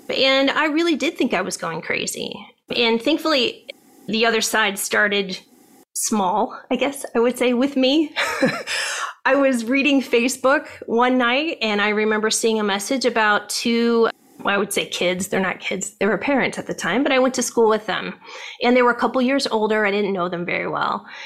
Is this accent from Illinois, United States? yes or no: no; Ohio, United States; moved away as an adult; now in California, United States; So, to back up, I grew up in Ohio. My parents were teachers. My dad was a football coach, and I moved out to California